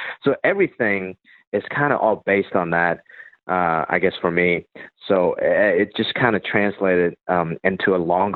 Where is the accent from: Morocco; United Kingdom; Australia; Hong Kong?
Hong Kong; now in United States; I came from Hong Kong